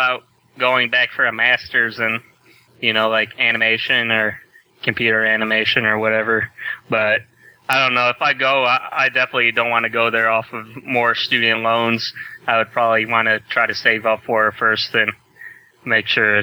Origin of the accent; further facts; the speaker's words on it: Ravenna, Ohio, United States; I'm a friend of Ben's. I'm from Ravenna, Ohio.